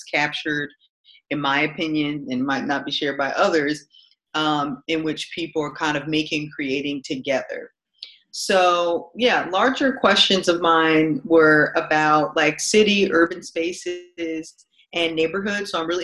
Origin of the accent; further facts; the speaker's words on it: Philadelphia, Pennsylvania, United States; I'm from Philadelphia. Also, I forgot to mention that I'm from Philadelphia. I was raised here.